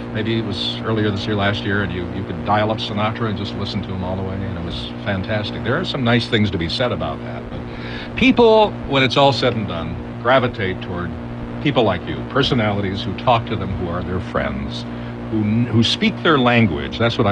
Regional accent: St. Louis Park, Minnesota, United States; also born or lived in Omaha, United States; And I'm from Omaha. True. What can I say? I have no excuse, yes, but my parents had the good grace to get out of there soon. So I grew up in St. Louis Park. I'm a native Minnesotan, although I wasn't born here.

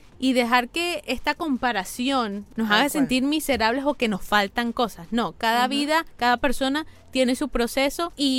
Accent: Venezuela; Yo soy venezolana, chama.

